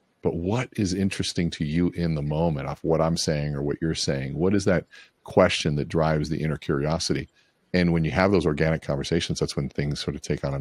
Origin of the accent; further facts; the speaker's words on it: Minnesota, United States; also born or lived in Miami, United States; I was born in Miami, Florida, and moved to Minnesota when I was about 7 years old, lived Miami, Minnesota half time until I was about 15, 16 years old.